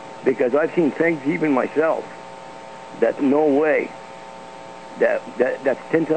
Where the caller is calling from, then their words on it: Quebec, Canada; from Quebec.